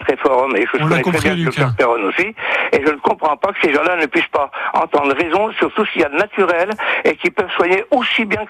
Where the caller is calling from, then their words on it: Argentan, Normandy, France; d'Argentan.